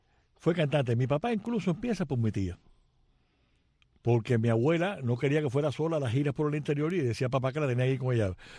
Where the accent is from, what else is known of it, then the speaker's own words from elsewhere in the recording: Havana, Cuba; born there; yo nací en La Habana de verdad. Sí. Yo nací en la Clínica La Inmaculada, en El Vedado.